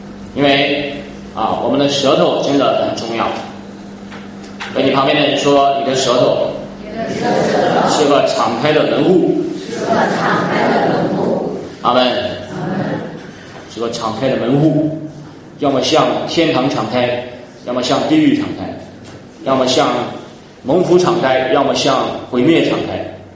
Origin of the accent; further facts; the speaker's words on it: Henan, China; accent: Henan dialect; 我们河南话说你将来要饭找不到棍儿